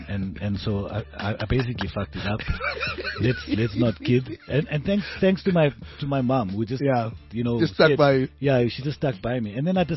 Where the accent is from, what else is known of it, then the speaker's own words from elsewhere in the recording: Polokwane, Limpopo, South Africa; growing up in Polokwane, in the school that I was